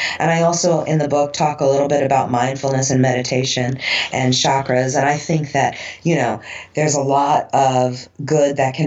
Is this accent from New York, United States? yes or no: yes; Brooklyn, New York, United States; We're talking Brooklyn here. You know, I grew up in, well, I grew up in Bay Ridge, and then I went to school in Park Slope